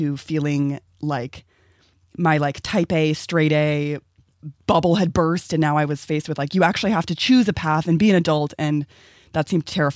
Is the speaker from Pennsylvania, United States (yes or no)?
no; Los Angeles, California, United States; I grew up in Koreatown, so I wasn't even a Silver Lake kid